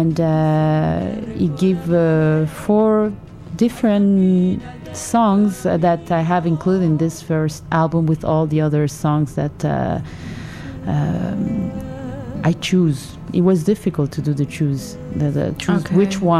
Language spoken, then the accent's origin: English; Buenos Aires, Argentina; also born or lived in Montevideo, Uruguay; now in Montreal, Canada; I'm Uruguayan born. I grew up in Buenos Aires. I was born in Montevideo, Uruguay, and I grew up in Buenos Aires. And I've been living in Montreal, Quebec for the last almost 30 years. So I grew up most of my life here.